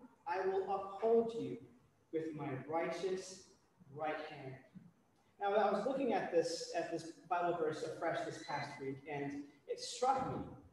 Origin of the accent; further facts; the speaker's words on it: United States; So you can tell by my accent, I'm American.